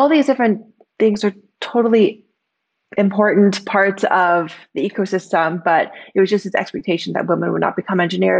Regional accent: Mountain View, California, United States; Yeah, so I had a very Silicon Valley upbringing. I grew up in the Bay Area, went to school in Mountain View.

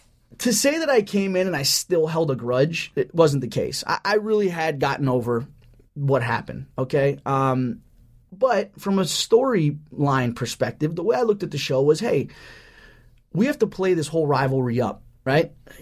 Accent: California, United States; I'm from Orange County here. She's from Long Beach. I mean, we're like, you know, right down the road from each other.

